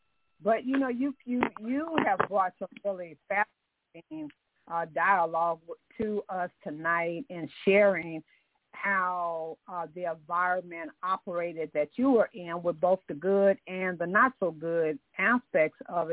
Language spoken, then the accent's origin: English; California, United States; so like I'm from California, and there's a Koreatown